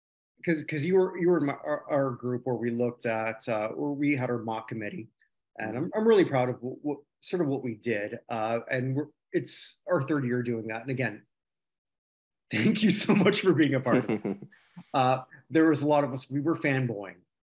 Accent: Canada; Hockey's like, obviously as a Canadian, I'm pretty big on

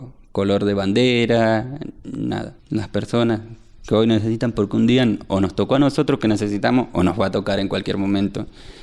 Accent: Argentina; moved away; yo soy argentino, me he movido por estudio, pero mi familia también se ha migrado por necesidad económica.

